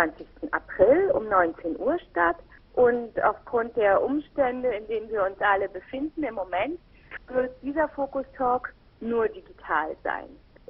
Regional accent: East Berlin, Berlin, Germany; Ich bin aus Ost-Berlin, ich bin in der DDR aufgewachsen

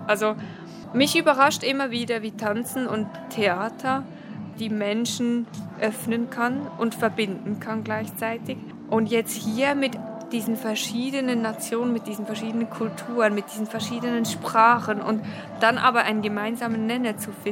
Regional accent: Switzerland; now in Zurich, Switzerland; ich komme aus der Schweiz, ich wohne in Zürich

